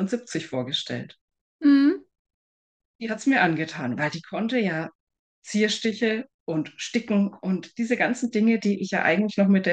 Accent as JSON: {"language": "German", "region": "Bavaria", "country": "Germany", "said": "ich komme aus dem Raum Nürnberg-Ansbach"}